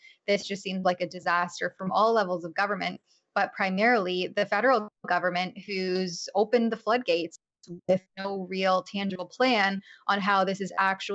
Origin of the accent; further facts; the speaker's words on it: Canada; It's really, really sad to see as a Canadian born and raised.